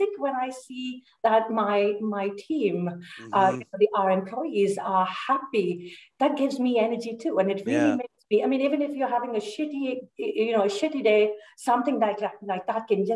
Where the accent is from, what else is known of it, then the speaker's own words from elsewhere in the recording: India; now in Sweden; I'm Indian.